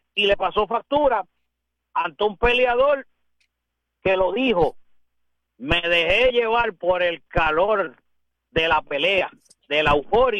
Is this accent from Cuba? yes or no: no; Puerto Rico; como puertorriqueño y como humano